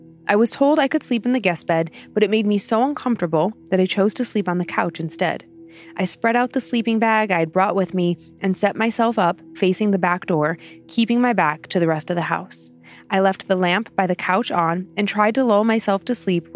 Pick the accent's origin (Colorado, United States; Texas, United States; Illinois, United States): Texas, United States; I'm from South Central Texas, and I'm a non-denominational Christian.